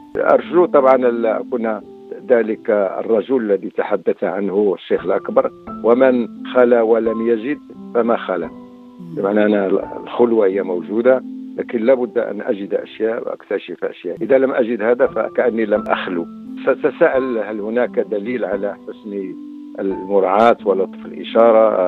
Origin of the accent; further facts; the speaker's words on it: Morocco; إعادة الروح كمغاربة إلى الجسم المغربي